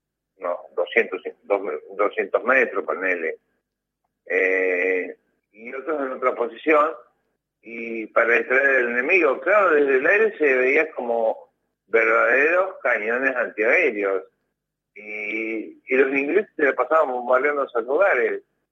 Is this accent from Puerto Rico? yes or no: no; Corral de Bustos, Córdoba, Argentina; moved away as an adult; Yo soy oriunda de Corral de Bustos, al sureste de la provincia de Córdoba.